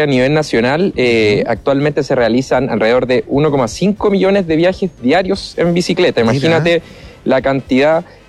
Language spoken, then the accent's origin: Spanish; Tirúa, Biobío, Chile; está bastante agradable para un sureño como yo, del Biobío